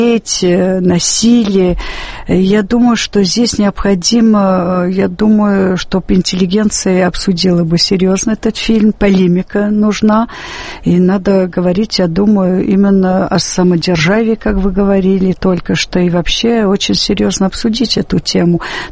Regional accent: Cannes, Provence-Alpes-Côte d'Azur, France; в Каннах, это, кстати, мой родной город

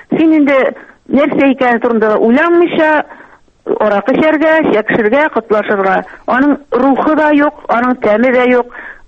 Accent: Bashkortostan, Russia; менә минем туган авылым Башкортстанда бит инде

